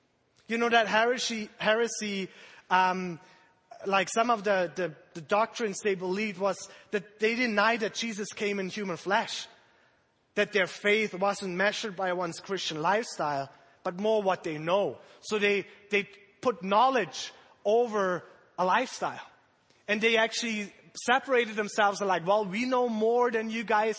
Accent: Germany; I was born in 1976 in Germany, and I went to high school in Germany.

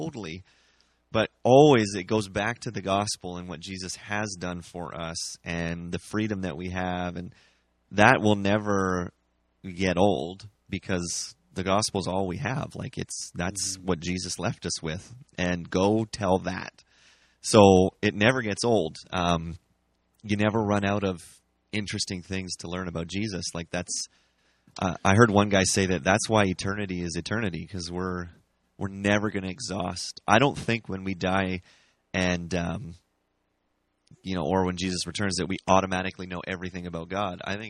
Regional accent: United States; accent: American; but really for people to go like, we get to, and this is my American accent, we get to meet because it's the Constitution.

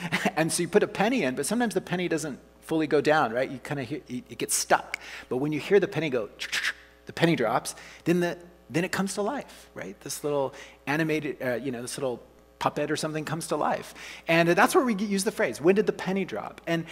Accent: Oklahoma, United States; And you know, I'm from the States, you know, from Oklahoma

